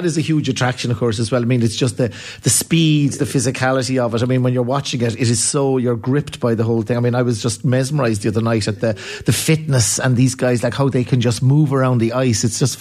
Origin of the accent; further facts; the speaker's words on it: Cork, Munster, Ireland; you know, I'm from Cork, and I'm bad hurling county.